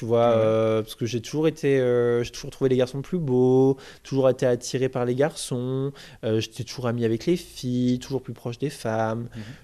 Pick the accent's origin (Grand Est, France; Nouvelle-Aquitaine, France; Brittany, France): Nouvelle-Aquitaine, France; Châtellerault; moi je viens de la petite bourgade de Châtellerault, j'ai actuellement 24 ans